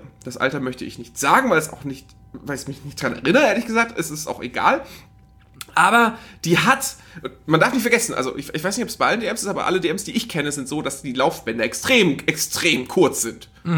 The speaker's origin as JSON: {"language": "German", "region": "Northern Germany", "country": "Germany", "said": "Bei uns im Norden hieß das übrigens Budnikowski immer."}